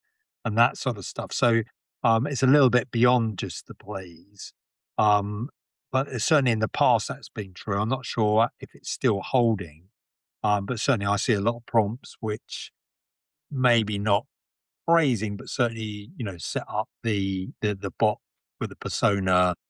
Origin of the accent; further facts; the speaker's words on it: United Kingdom; what you have to throw into that is also being British.